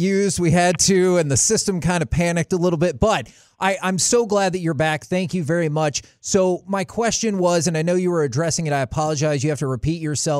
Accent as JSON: {"language": "English", "region": "Texas", "country": "United States", "tie": "born or raised there", "said": "And we grew up in the Metroplex"}